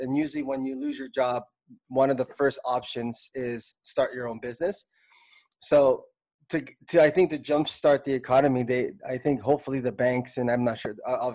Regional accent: Toronto, Ontario, Canada; we're both from Toronto

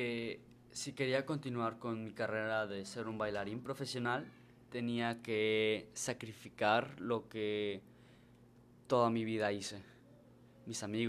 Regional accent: Yucatán, Mexico; Sí, como yucateco súper cariñoso, me hacía falta ese cariño de mis papás.

